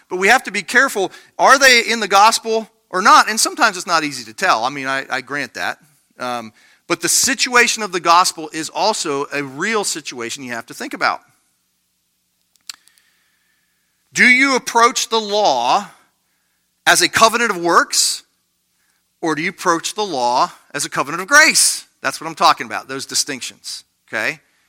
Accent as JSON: {"language": "English", "country": "United States", "said": "I'm an American, so that fits well."}